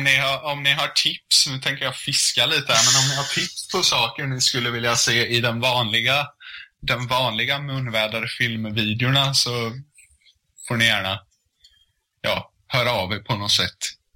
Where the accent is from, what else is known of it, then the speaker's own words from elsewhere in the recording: Hultsfred, Kalmar County, Sweden; Vi har biografen i Hultsfred där vi är ifrån